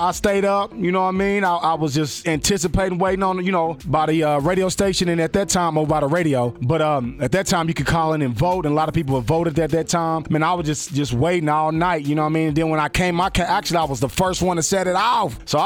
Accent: Kansas City, United States; Born and raised, man. I'm from Kansas City. Born and raised. Born bred here.

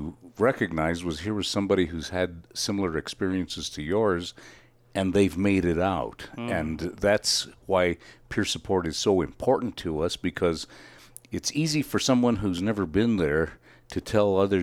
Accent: Velarde, New Mexico, United States; because I grew up in Velarde, which was on the other side of the Mesa there from Tierra Maria

